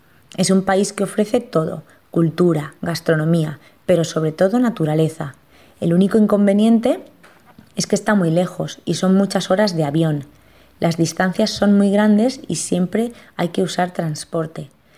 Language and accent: Spanish; Spain; Les gusta mucho viajar y cuando decía que era española, la mayoría de ellos había estado en mi país y en otros sitios de Europa.